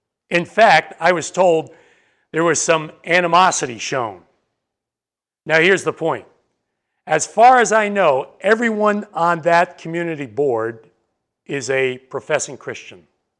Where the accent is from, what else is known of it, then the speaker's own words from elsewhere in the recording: Chicago, Illinois, United States; You know, most of you know I come from the Chicago area.